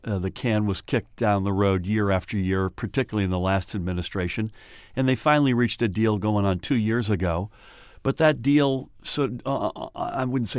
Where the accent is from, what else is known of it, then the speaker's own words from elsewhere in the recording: Middletown, New Jersey, United States; Middletown, of course, as you know, is my hometown